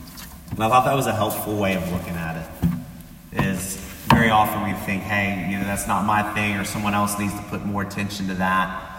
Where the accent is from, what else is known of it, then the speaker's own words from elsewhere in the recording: Texas, United States; I grew up with my family camping. I didn't enjoy it. So a lot of people in East Texas want to say I'm really not from East Texas since I don't like those things.